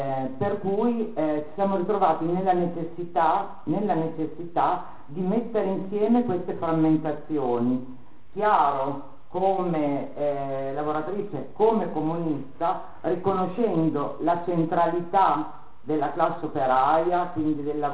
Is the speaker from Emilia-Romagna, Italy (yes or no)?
yes; Emilia-Romagna, Italy; Noi veniamo dall'Emilia Romagna